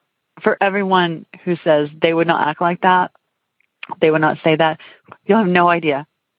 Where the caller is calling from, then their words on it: Texas, United States; I'm calling from Texas.